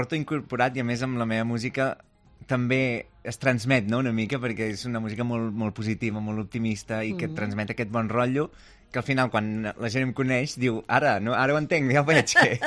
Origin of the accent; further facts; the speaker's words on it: Manlleu, Catalonia, Spain; also born or lived in Can Toni Gros; now in Barcelona, Spain; Però he crescut a Manlleu.